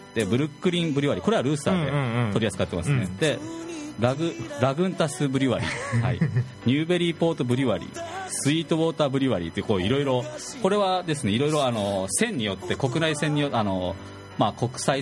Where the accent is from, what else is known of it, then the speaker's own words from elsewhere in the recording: Miyazaki, Japan; 僕宮崎出身ですけど